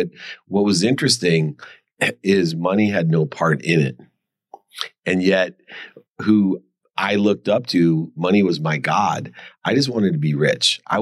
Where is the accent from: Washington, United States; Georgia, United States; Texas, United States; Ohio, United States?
Ohio, United States; Akron; I grew up in Akron, Ohio.